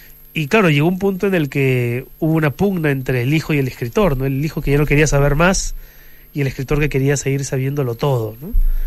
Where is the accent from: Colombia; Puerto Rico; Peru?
Peru; muchos de los libros que se han escrito fuera del Perú han resultado decisivos para entender quiénes somos los peruanos.